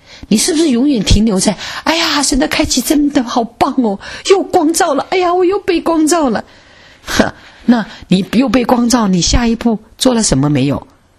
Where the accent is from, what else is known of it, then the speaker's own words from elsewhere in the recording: China; 有些人家有人看到我是中国人